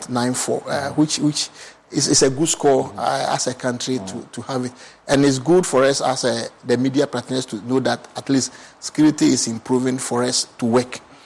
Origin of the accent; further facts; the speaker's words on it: Ghana; And I want to believe that as a Ghanaian, I think it's a good thing for us